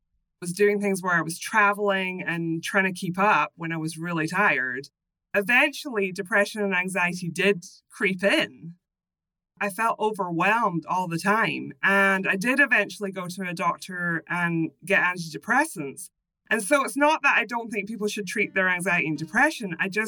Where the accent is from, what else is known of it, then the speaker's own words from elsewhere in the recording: Scotland, United Kingdom; now in Florida, United States; So I always like to start off by explaining my accent, that I'm from Scotland originally. I live in Florida now